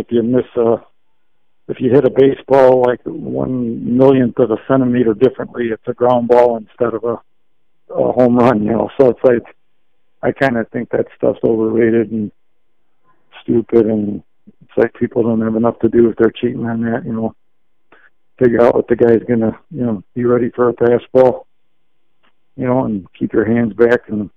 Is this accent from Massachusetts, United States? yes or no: no; Maywood, Illinois, United States; I grew up in Maywood, Illinois, which is more north. It's not north, but it's more north.